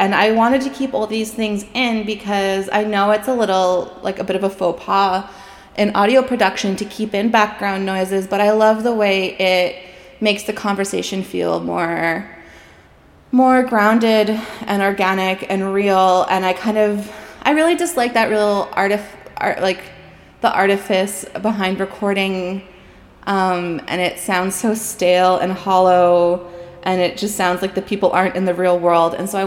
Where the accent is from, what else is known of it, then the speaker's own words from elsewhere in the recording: Canada; moved away as an adult; I am Cree Métis, and I grew up out in Treaty 8 territory, just north of the Peace River. I moved out to Coast Salish territories of the Musqueam, Squamish, and Tsleil-Waututh peoples 11 years ago